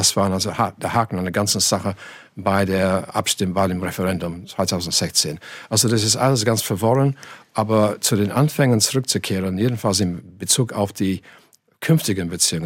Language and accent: German; Oldham, North West England, United Kingdom; German is a second language; In meiner Heimatstadt Oldham beinahe 70% für den Austritt.